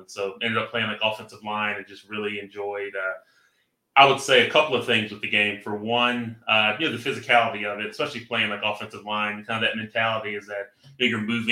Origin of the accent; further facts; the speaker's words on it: Alabama, United States; That was the team that was closest to us growing up in Alabama.